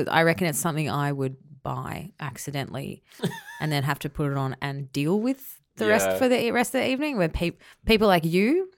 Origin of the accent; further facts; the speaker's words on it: Brisbane, Queensland, Australia; I'm from Brisbane. I'm from Queensland.